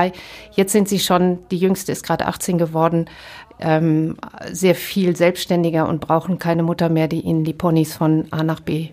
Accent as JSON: {"language": "German", "town": "Essen", "region": "North Rhine-Westphalia", "country": "Germany", "tie": "born or raised there", "said": "Ruhrgebiet ist für mich vor allen Dingen natürlich mein Zuhause in Essen, meine Jugend in Werden am Baldeneysee, die ganzen Partys, die wir da gefeiert haben"}